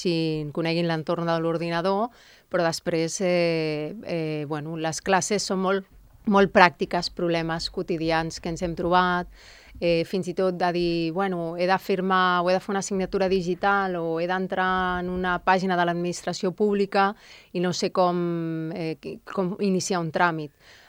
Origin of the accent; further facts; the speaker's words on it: Barcelona, Catalonia, Spain; jo sóc de Barcelona.